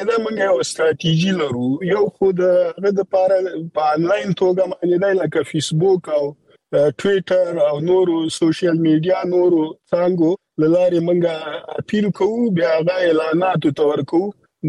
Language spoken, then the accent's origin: Pashto; Afghanistan; مونږ خپل افغانان یو او مونږ د وطن د سره ځانګړي مینه لرو